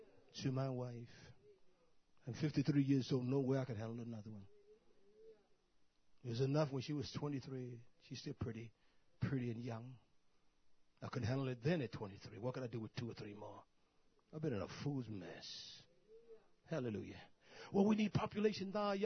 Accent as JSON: {"language": "English", "region": "South Carolina", "country": "United States", "said": "You from South Carolina? Yes."}